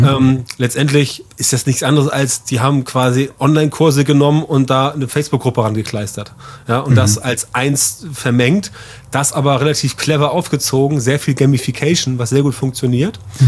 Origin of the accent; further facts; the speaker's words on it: Elmshorn, Schleswig-Holstein, Germany; now in Hamburg, Germany; Ich lebe ja in Hamburg, bin aber in Elmshorn aufgewachsen. Das ist eine kleine Stadt, 50.000 Einwohner vor den Toren Hamburgs.